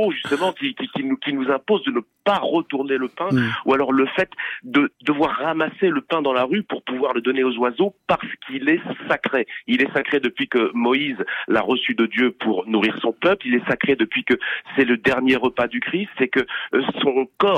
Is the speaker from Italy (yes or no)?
no; France